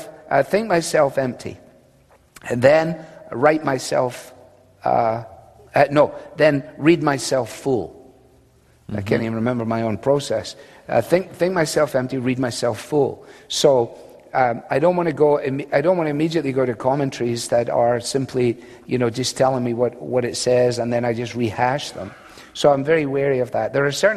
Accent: Scotland, United Kingdom; being a Scotsman, I don't want to waste money

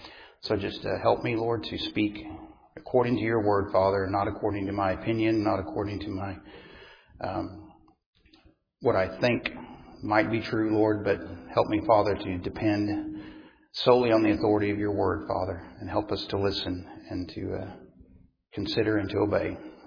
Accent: Norman, Oklahoma, United States; I'm from Norman, Oklahoma.

